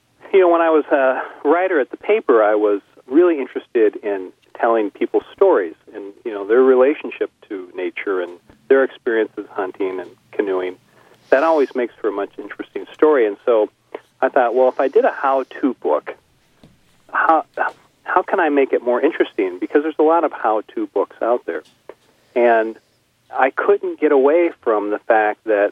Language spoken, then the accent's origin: English; Minnesota, United States; So I wanted to find the things that interest me as a Minnesotan